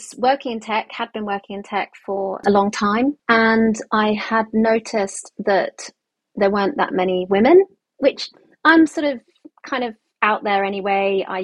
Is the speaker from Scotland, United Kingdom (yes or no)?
no; London, United Kingdom; And this was my city. This was London. I'm a Londoner.